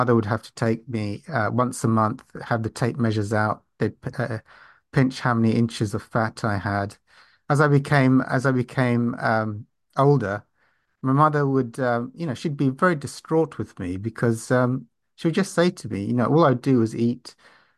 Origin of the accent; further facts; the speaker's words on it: London, United Kingdom; I'm an overeater from London, United Kingdom.